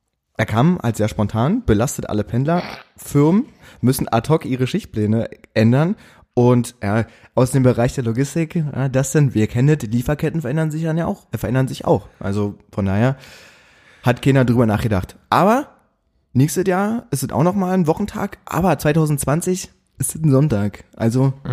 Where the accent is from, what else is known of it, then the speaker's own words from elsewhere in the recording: Berlin, Germany; Wo wir uns als Berliner einfach mal freuen, dass wir Berliner sind.